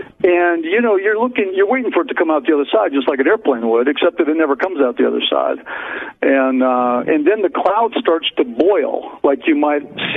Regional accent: Seattle, Washington, United States; No, I'm actually from Seattle.

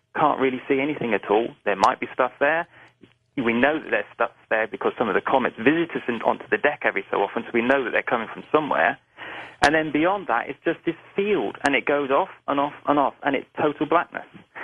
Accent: United Kingdom; I accept, as most British people do, I know this is still quite controversial in America, but I accept Darwin's model of evolution.

